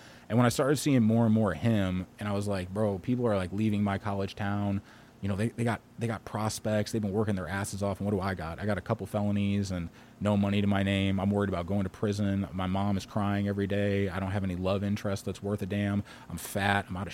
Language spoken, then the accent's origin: English; St. Louis, Missouri, United States; Well, I was born on the Hill. I love everything about South St. Louis.